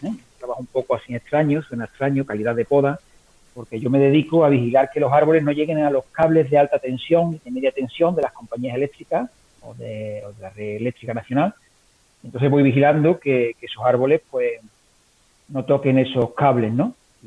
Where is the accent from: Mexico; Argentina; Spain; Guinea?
Spain; Gerena, Andalusia; de Gerena, un pueblo que está a media hora de Sevilla. Soy ingeniero técnico agrícola